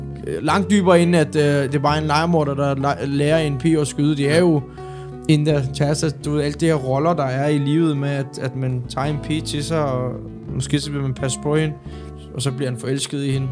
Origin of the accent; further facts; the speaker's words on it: Turkey; Jeg er tyrker jo